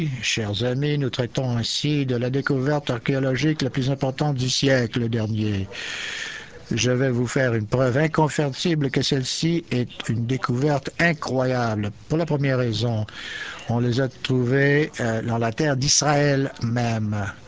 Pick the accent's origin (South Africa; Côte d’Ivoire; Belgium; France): South Africa; French is a second language; Je baradouille un petit peu là parce que je suis de l'Afrique du Sud et je veux que vous vous accaparez et accompagnez et adoptez à mon accent.